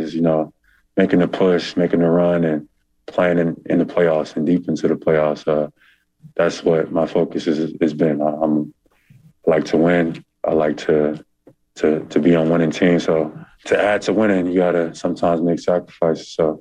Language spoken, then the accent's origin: English; Atlanta, Georgia, United States; Right now, it's an All-Star game is in my hometown, and it's in Atlanta.